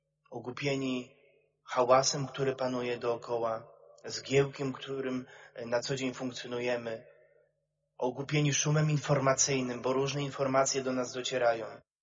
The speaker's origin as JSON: {"language": "Polish", "town": "Rzeszów", "region": "Subcarpathian Voivodeship", "country": "Poland", "said": "z jednego bloku jesteśmy, z Rzeszowa."}